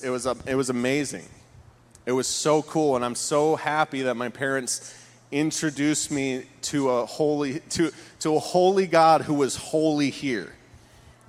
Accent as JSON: {"language": "English", "town": "Port Huron", "region": "Michigan", "country": "United States", "tie": "born or raised there", "said": "I was born here in Port Huron. I was born at Port Huron Hospital. And I was born brought up in an atmosphere of the glory of the Lord."}